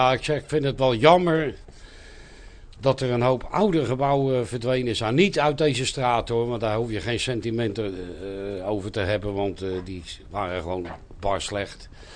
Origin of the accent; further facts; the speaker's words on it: Rotterdam, South Holland, Netherlands; Ik zei, ja, maar ik ben Rotterdammer en jij niet.